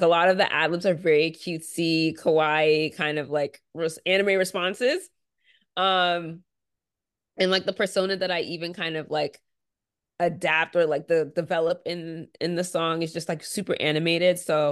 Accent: United Kingdom; also born or lived in United States; obviously, I'm Nigerian and I grew up in the UK and in different parts of America

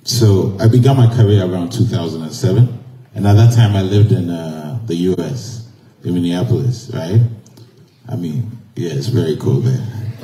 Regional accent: Ghana; because I grew up in Ghana where being black, I didn't have to question it.

